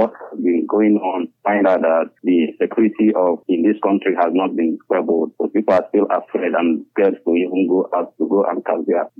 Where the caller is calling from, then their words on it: Awka, Anambra, Nigeria; I'm calling from Oka.